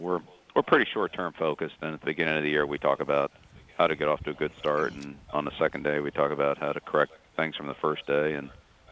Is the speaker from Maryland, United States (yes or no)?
yes; Annapolis, Maryland, United States; I grew up in Annapolis and have a lot of close ties to the United States Naval Academy